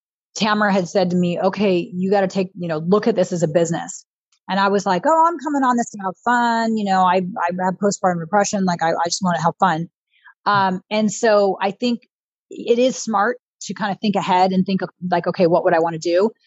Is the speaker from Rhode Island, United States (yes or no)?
no; California, United States; I think I'm one of the few people that was born and raised and grew up right here in Orange County.